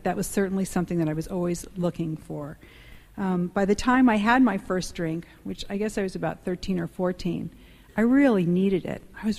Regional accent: Connecticut, United States; I grew up in Connecticut

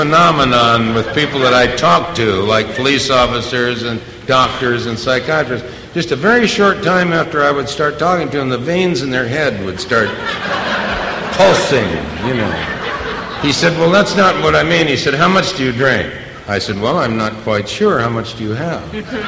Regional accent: Beverly Hills, California, United States; was born and raised in Beverly Hills.

